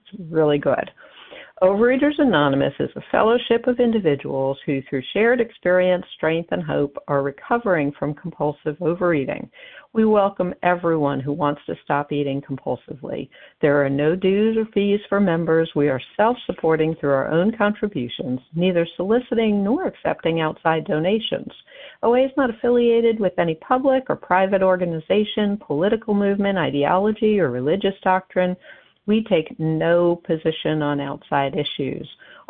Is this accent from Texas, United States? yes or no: no; Georgia, United States; from Georgia